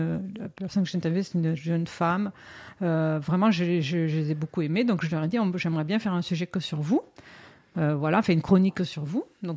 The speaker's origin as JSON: {"language": "French", "region": "Southwest", "country": "France", "said": "comme moi, je suis originaire du Sud-Ouest, je ne sais pas si on l'entend avec mon accent"}